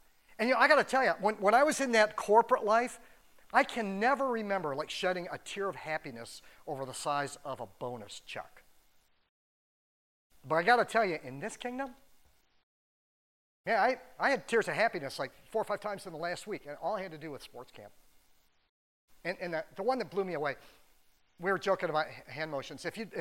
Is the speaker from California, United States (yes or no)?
yes; California, United States; And I was from Southern California, so that's kind of a reach to like jet home for like a 3-day weekend for Easter.